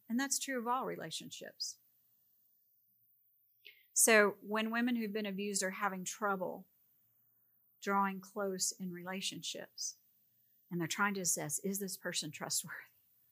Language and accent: English; Philippines; I come from a Catholic culture where people self-flagellate. I grew up in the Philippines.